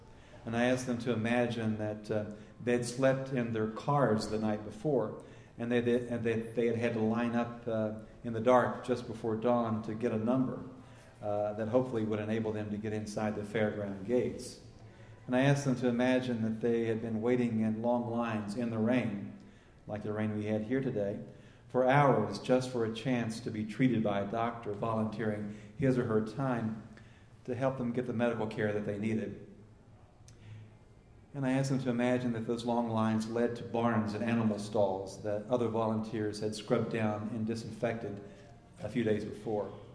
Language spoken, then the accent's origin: English; Tennessee, United States; ranging from stories in my hometown newspaper in Tennessee to Time magazine.